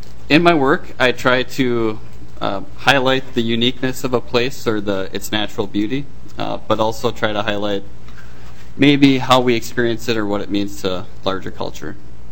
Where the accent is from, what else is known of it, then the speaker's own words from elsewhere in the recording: St. Cloud, Minnesota, United States; I'm from St. Cloud.